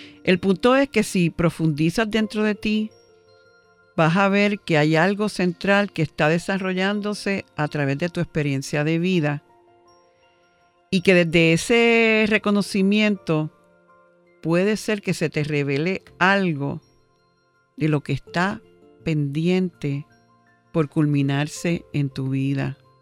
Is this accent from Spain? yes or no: no; Puerto Rico; now in United States; Yo amo a Puerto Rico, soy puertorriqueña de pura cepa y cada vez más me siento orgullosa de nuestra gente. Estando todos estos años en Estados Unidos, me he dado cuenta que nosotros los boricuas somos bien cariñosos, bien amorosos.